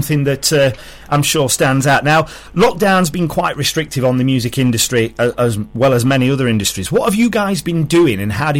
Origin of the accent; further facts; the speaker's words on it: Nottingham, East Midlands, United Kingdom; now in Stoke, United Kingdom; So I'm not from Stoke myself, I'm from Nottingham, but when I came to Stoke